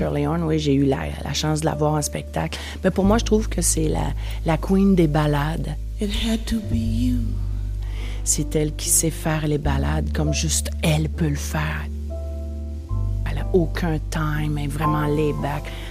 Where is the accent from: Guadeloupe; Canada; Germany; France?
Canada; Montreal, Quebec; il y a maintenant des Français chez nous à Montréal, au Québec.